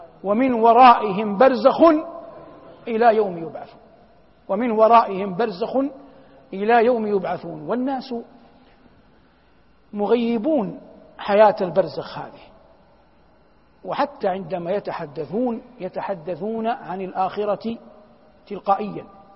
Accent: Saudi Arabia; كان يطلق فيها ما هو في شرق بلادنا المملكة العربية السعودية الآن

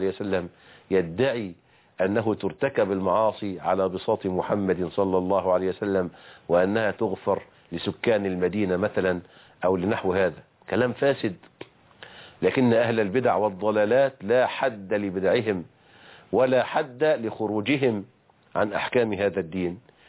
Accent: Egypt

